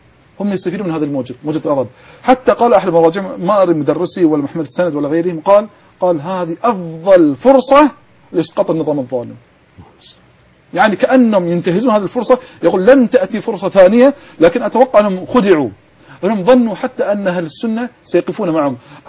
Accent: Bahrain; لكن الآن عندنا في البحرين الأمن متماسك

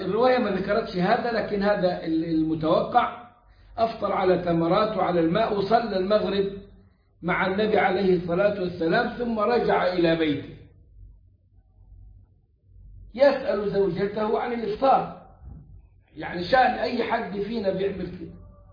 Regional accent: Upper Egypt, Egypt; عندنا في الصعيد

